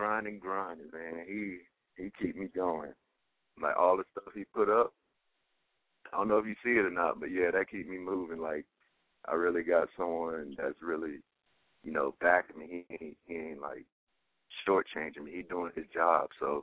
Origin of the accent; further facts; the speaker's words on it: Texas, United States; also born or lived in Louisiana; When I moved from Louisiana to Texas, I mean, I got some experience with listening to, like, other people in different places. And that was, like, a while ago, like, before I even hit elementary school. Been in Texas ever since